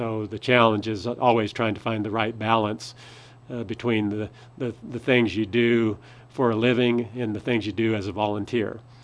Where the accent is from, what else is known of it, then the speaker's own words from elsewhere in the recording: Farmington, United States; I was born in Farmington, grown up in Farmington, went to all levels of school in Farmington. Always wanted to come back to Farmington.